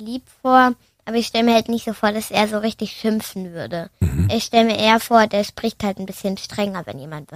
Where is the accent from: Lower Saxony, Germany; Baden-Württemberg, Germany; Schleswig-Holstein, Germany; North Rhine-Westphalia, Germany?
Baden-Württemberg, Germany; Leinfelden; ich bin 8 und ich komme aus Leinfelden.